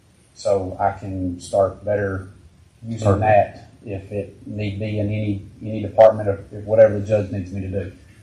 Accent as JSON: {"language": "English", "town": "Greenbrier", "country": "United States", "tie": "born or raised there", "said": "You know, just I grew up in Greenbrier. You know, been on the fire department 16 years."}